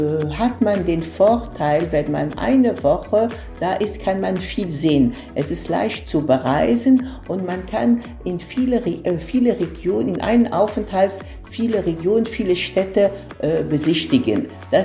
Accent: Tunis, Tunis Governorate, Tunisia; German is a second language; Aber ich bin aufgewachsen in Tunis, in der Hauptstadt.

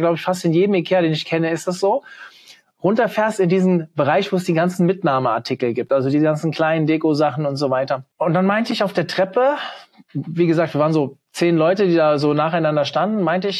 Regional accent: Hofheim, Hesse, Germany; born or raised there

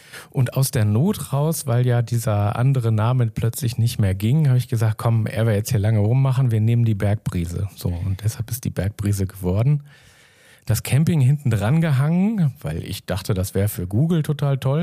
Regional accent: Lower Saxony, Germany; ich komme ja eigentlich aus der Region da oben, Niedersachsen, Hameln, Hannover, so die Ecke. Und das war mir damals überhaupt nicht bewusst, dass ich Norddeutscher bin. Aber von hier aus sieht das natürlich so aus. Und als ich dann irgendwann nach Bayern gekommen bin

